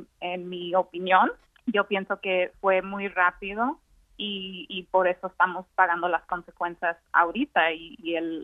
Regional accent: Yuma, Arizona, United States; y yo me crié en Yuma, Arizona.

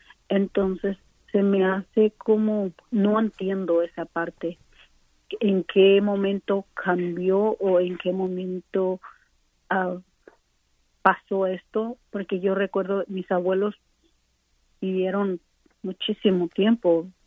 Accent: Oaxaca, Mexico; En mi caso, yo vengo del estado de Oaxaca, de una comunidad muy pequeña

